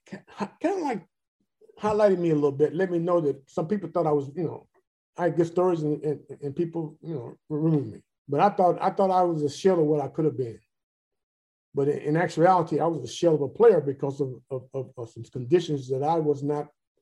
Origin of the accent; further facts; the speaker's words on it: California, United States; I'd seen Vita Blue pitch in Oakland because I'm from the Bay Area. So I lived in the Bay Area.